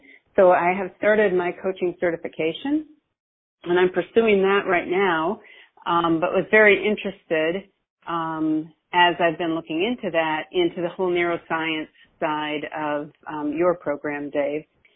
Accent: Houston, Texas, United States; I'm from Houston, and I recently retired.

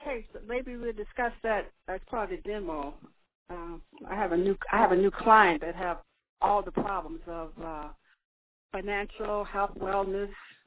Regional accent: Pine Ridge, South Dakota, United States; So I grew up in Pine Ridge, South Dakota.

